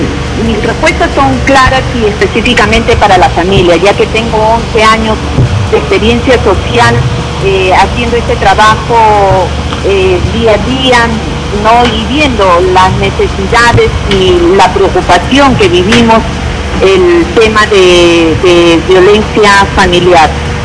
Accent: San Juan de Lurigancho, Lima, Peru; soy de acá de San Juan del Lurigancho

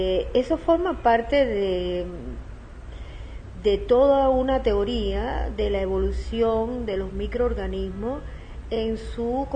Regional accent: Cuba; moved away; en mi país de origen, en Cuba, se hicieron con motivo de unos brotes

